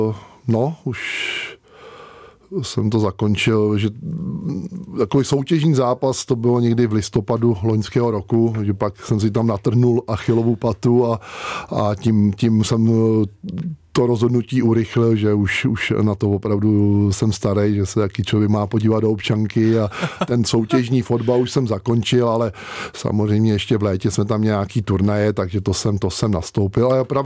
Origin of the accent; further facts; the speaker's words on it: Smetanova Lhota, South Bohemian Region, Czechia; also born or lived in Prague; jsem rodilý Pražák, ale když mi bylo 6 let, tak jsme se tam odstěhovali a od mých 4 let jsme tam měli chalupu a jezdili jsme tam na víkendy